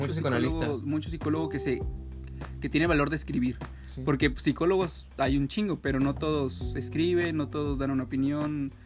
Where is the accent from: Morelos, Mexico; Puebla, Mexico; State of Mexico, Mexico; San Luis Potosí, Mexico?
Morelos, Mexico; yo recuerdo de niño, justamente en Morelos